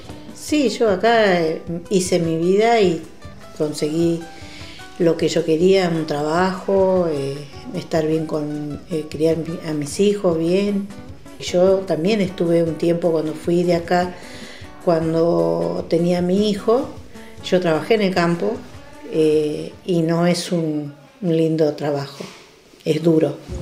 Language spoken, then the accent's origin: Spanish; San Pedro, Buenos Aires Province, Argentina; also born or lived in Santiago del Estero; now in Buenos Aires, Argentina; Desde los 14 años que estoy en Buenos Aires, soy de San Pedro, provincia de Buenos Aires. En realidad nací en Santiago del Estero, pero me crié después de los 3 años en San Pedro, en un pueblito que se llama Gobernador Castro.